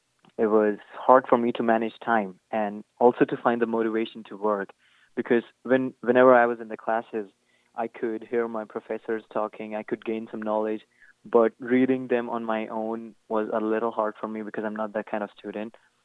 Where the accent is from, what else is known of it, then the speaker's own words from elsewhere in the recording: India; I'm from India, and this is my first semester